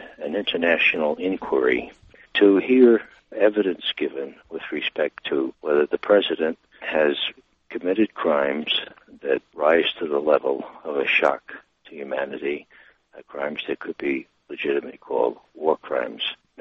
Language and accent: English; New York City, New York, United States; I'm a New Yorker as well